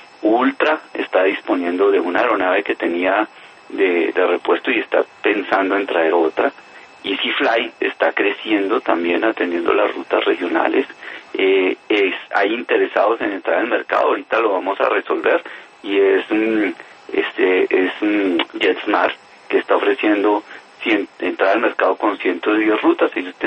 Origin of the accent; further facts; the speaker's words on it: Colombia; necesitamos una aerolínea fuerte como colombianos que nos llene ese vacío